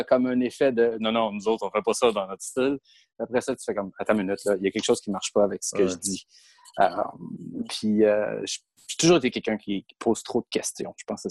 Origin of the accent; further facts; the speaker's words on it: Montreal, Quebec, Canada; born there; Je suis né à Montréal, mais j'ai commencé les arts martiaux dans la région d'Ottawa Hall.